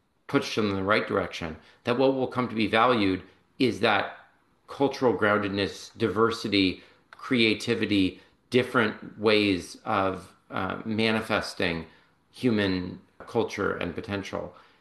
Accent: California, United States; I grew up in Silicon Valley, and I grew up in a very relentlessly neo-atheist family that was almost like a hate environment towards religious people.

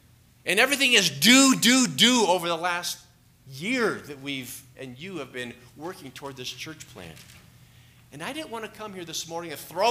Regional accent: Boulder, Colorado, United States; I took a prayer walk one day when I was growing up in Boulder, a fairly new believer.

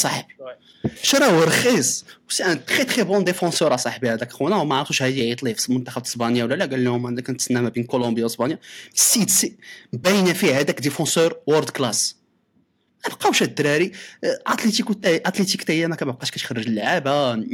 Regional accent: Morocco; وناحيه حنا مغاربه فهمتي

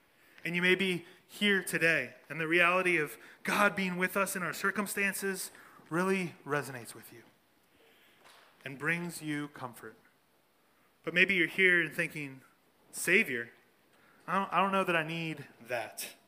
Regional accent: Philadelphia, Pennsylvania, United States; me standing here today as a Philadelphian, raising four little native Philadelphians

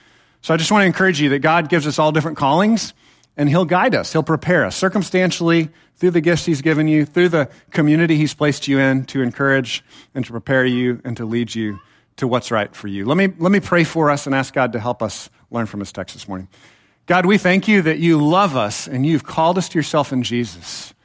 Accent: Temple, Texas, United States; But I was taught in the church that I was raised in Temple, Texas, not too far from here, kind of a dangerous place, be careful, but it's not too far away.

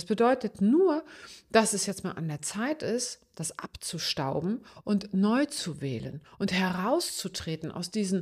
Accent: East Germany, Germany; da war, ich bin ja im Osten aufgewachsen, da war sowieso alles begrenzt und alles unter extremer Belastung.

